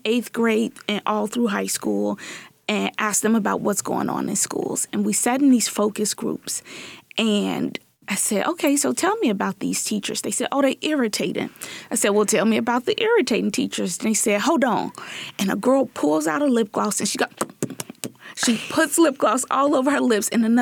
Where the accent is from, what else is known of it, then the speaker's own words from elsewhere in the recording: Chicago, Illinois, United States; Growing up in Chicago, and specifically in the inner city of Chicago, in neighborhoods that people were afraid